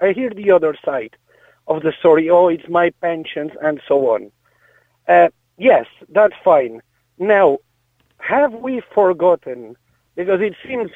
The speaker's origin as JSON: {"language": "English", "region": "Catalonia", "country": "Spain", "lives_now": "Ireland", "said": "because I'm originally from Catalonia."}